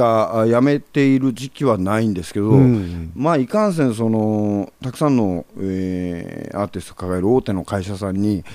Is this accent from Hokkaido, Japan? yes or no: yes; Sapporo, Hokkaido, Japan; 今東京で、うん、10年ほどちょっと、実家のあった札幌を中心にしてて